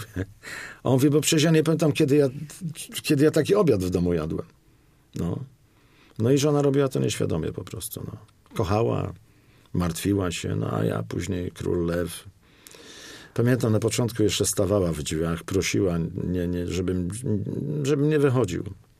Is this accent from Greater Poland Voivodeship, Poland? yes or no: yes; Poznań, Greater Poland Voivodeship, Poland; Ja jestem poznaniakiem przecież.